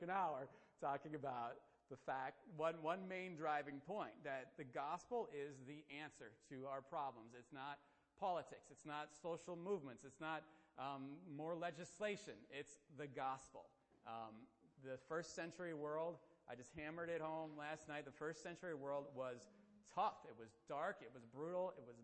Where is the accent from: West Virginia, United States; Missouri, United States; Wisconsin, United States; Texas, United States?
Wisconsin, United States; We're from Wisconsin. You know, we need cheddar.